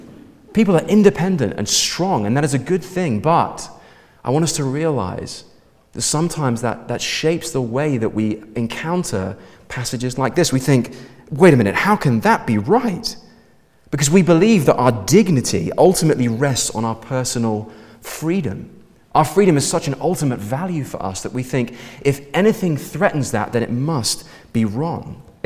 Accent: England, United Kingdom; But can I, as an Englishman, humbly suggest, that freedom is more complicated than that.

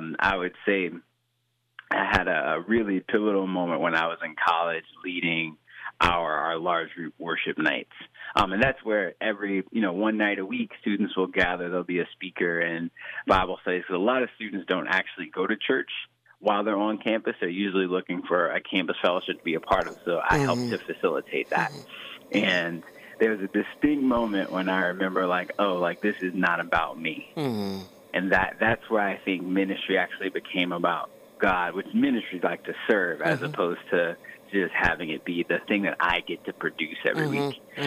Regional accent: Broad Knox, Virginia, United States; Yes, ma'am. I'm from Broad Knox, Virginia.

